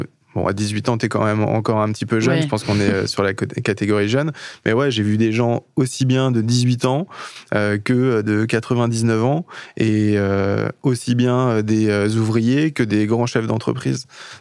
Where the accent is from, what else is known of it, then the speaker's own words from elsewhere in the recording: Le Mans, Pays de la Loire, France; j'ai 37 ans, je suis du Mans